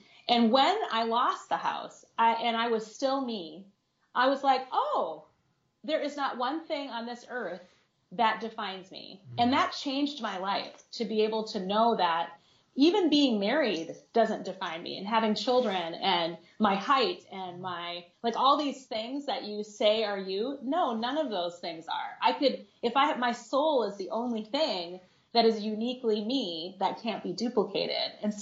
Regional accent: Des Moines, Iowa, United States

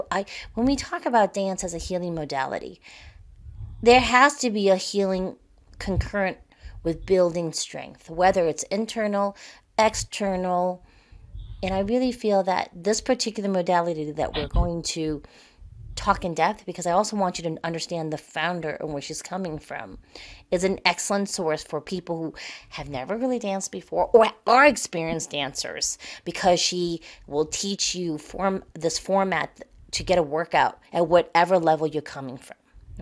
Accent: Boston, Massachusetts, United States; And I attended this event in my hometown in Boston.

